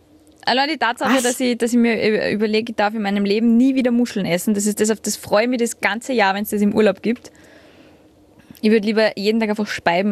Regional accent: Salzburg, Austria; Salzburg, weil es meine Heimat ist und weil ganz viele liebe Menschen und meine Familie dort.

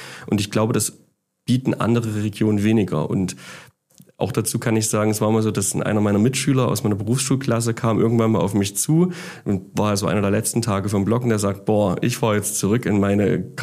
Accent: Annaberg-Buchholz, Saxony, Germany; aber ich lebe jetzt schon seit Tag 1 im Erzgebirge. Ich bin schon immer gebürtiger Annaberger.

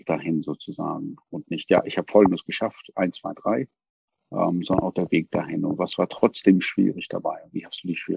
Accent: England, United Kingdom; German is a second language; moved away as an adult; now in Germany; Ich bin in England geboren, groß geworden, habe dort studiert, habe während meines Studiums ein Auslandsjahr gemacht in Deutschland, in Bochum, im Ruhrgebiet

